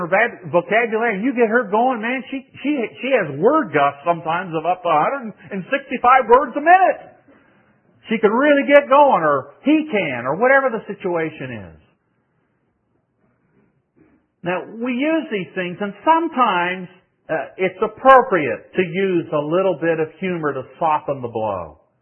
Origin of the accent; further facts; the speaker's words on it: the South, United States; No offense to anybody's name Elmer here, but I'm from the South, and I'll go this route.